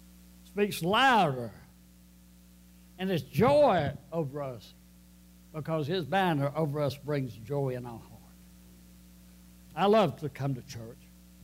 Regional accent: United States; I get excited about America because I'm an American.

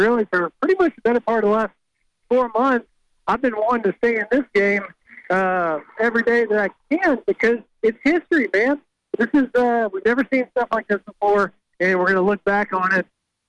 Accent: Memphis, Tennessee, United States; Listen, my hometown of Memphis wouldn't want Griffland, even if I paid for every bit of it myself.

